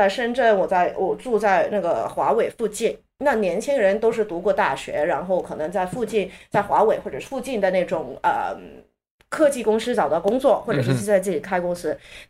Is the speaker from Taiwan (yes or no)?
no; Hong Kong; 因为我在香港长大的时候，我们小时候就是整个社会看国内的就是这种眼光。